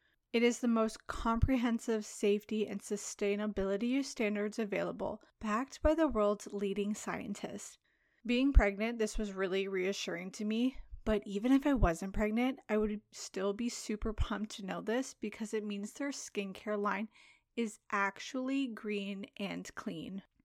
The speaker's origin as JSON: {"language": "English", "town": "Toronto", "region": "Ontario", "country": "Canada", "said": "I am from the Toronto area, and I realized that you guys had a studio after I moved provinces"}